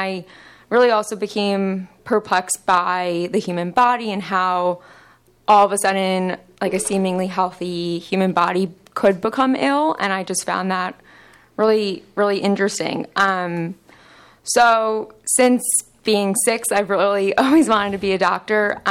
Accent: Long Island, New York, United States; I am from Long Island, New York

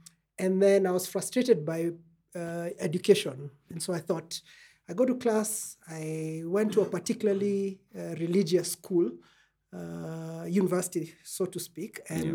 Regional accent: Kenya; And I think I am a Kenyan and an African. And I think all those things define the work that I do in this place.

